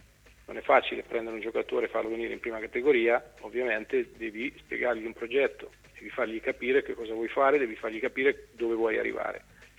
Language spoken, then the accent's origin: Italian; Ancona, Marche, Italy; se lo faccio perché sono di Ancona, perché amo i colori biancorossi